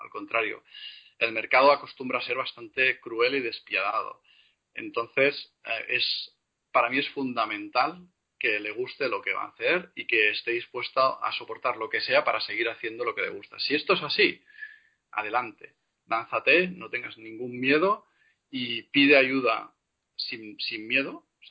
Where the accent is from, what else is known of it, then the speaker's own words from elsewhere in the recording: Catalonia, Spain; recordad que soy catalán, por lo tanto, escribimos distinto que hablamos